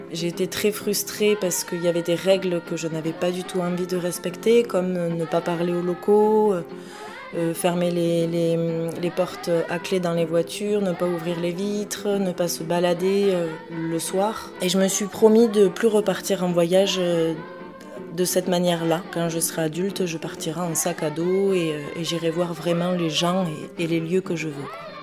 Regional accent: Pamiers, Occitanie, France; also born or lived in Villepinte; Je suis née à Villepinte dans le 93. À l'âge de mes 2 ans, mes parents ont décidé de quitter Paris. Je me suis retrouvée à habiter à Pamiers.

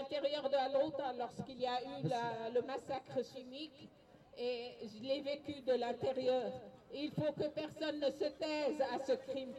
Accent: Jisrin, Rif Dimashq, Syria; Je suis de Jesrin, de Al-Ghouta orientale.

